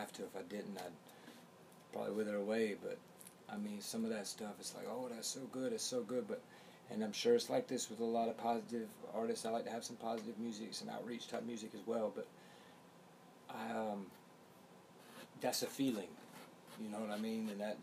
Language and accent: English; Pensacola, Florida, United States; born there; also born or lived in Tarrant County, Texas, United States; Born in Pensacola, Florida.